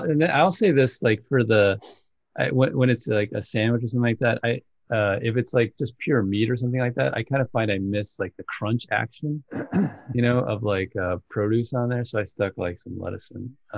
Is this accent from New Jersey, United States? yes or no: yes; New Jersey, United States; I grew up in New Jersey, and there's a lot of White Castles all over the place.